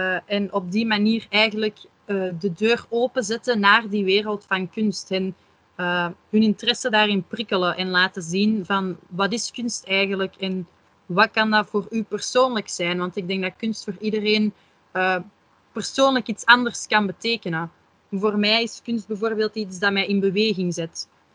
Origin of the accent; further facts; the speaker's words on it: Flanders, Belgium; muzische vakken heet dat bij ons in Vlaanderen.